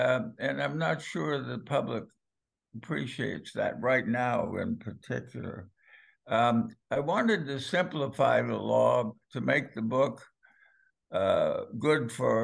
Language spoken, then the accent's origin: English; Boston, Massachusetts, United States; you know, growing up in Boston, which is where I started.